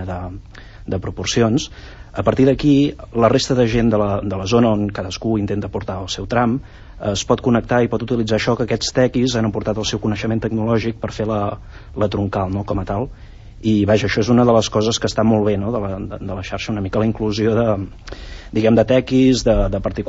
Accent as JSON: {"language": "Catalan", "region": "Catalonia", "country": "Spain", "said": "jo en particular soc de l'Anoia"}